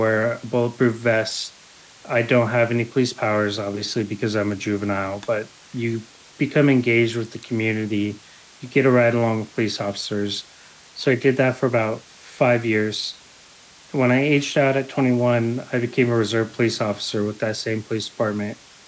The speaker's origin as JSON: {"language": "English", "town": "Hillsboro", "country": "United States", "tie": "born or raised there", "said": "I grew up in Hillsboro when I was a child."}